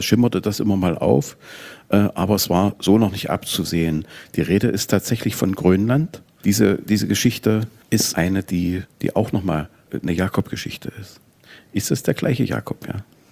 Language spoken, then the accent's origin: German; Saxony-Anhalt, Germany; Also mich bewegt es deswegen auch, weil ich tatsächlich meine Jugend im Bitterfelder Revier verbracht habe. Sind die glücklichsten Jahre meines Lebens gewesen.